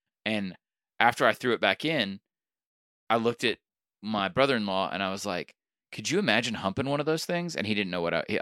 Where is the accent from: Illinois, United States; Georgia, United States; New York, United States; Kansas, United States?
Georgia, United States; Look at me. I'm from Georgia.